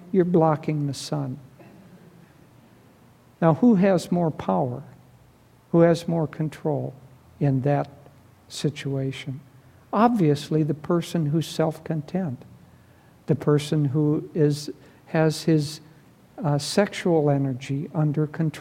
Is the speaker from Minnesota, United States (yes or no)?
yes; Minnesota, United States; I grew up in Minnesota